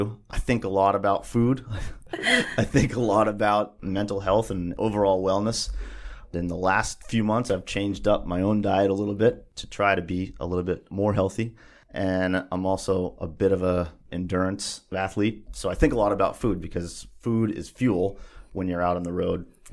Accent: Ireland; I'm Irish and I hate avocados and I hate what they do to me.

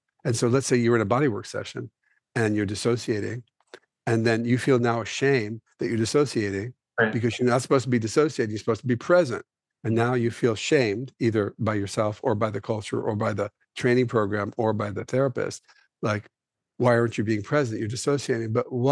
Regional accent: New York City, New York, United States; It's partly that, but it's also like I was a little kid growing up in New York City, right?

